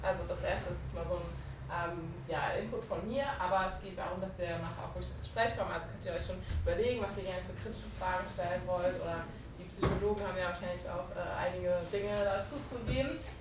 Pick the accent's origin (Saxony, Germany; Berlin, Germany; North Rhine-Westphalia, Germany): North Rhine-Westphalia, Germany; Cologne; ich komme aus Köln, also ich bin Deutsche.